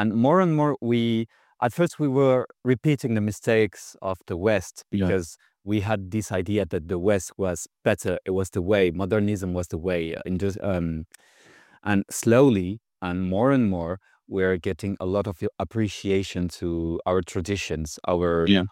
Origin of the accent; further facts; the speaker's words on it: Morocco; I'm from Morocco, and I plan to go back to it